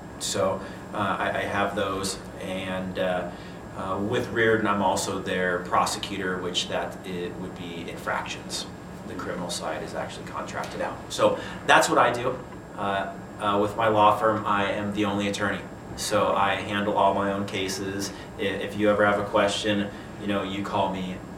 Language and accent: English; Spokane, Washington, United States; I am originally from Spokane, been here most of my life.